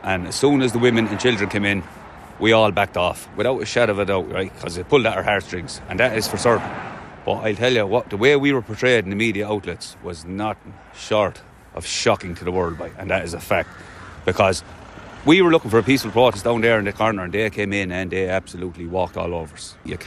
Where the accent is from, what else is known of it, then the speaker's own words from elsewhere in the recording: Roscrea, Munster, Ireland; born there; there from Roscrea. I was born up in Kennedy Park 42 years ago.